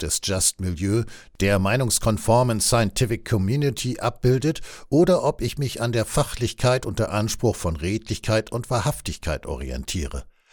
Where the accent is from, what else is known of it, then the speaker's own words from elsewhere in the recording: Germany; now in Austria; Als ich nach Österreich zog, habe ich immer gesagt, seid mir nicht böse, ich bin ein Piefke, ich sag's direkt.